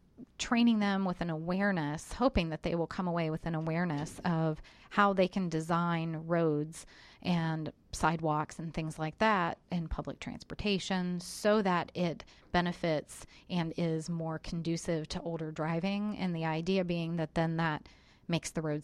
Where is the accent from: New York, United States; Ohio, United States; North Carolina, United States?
Ohio, United States; I was, in fact, just in Michigan, and growing up in Ohio, I spent a lot of time in Michigan, but not New Jersey.